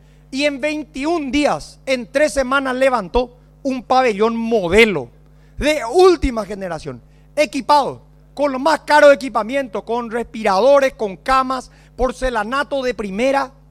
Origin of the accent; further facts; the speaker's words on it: Paraguay; Como paraguayo, como diputado nacional y como médico